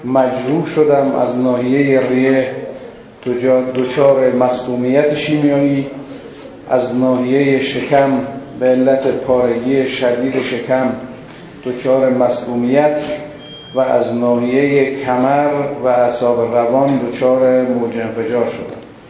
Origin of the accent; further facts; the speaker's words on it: Ashrafabad, Iran; در سال 1347 در روستای اشرف آباد به دنیا آمدم. تا سن 10 سالگی و یا 12 سالگی به طور قطع در روستا بودیم